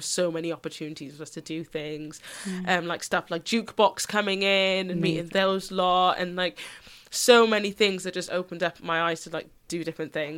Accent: Wales, United Kingdom; also born or lived in Antigua / London; I was born in Antigua in the Caribbean. Okay. I migrated without any form of choice of my own, because I was six with my parents and my brother, to London first, lived there for a year, and then migrated to Wales

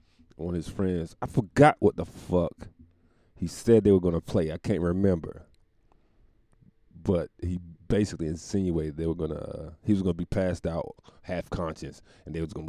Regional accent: Jamaica; Me don't eat the poom poom. I'm Jamaican. We don't do that here.

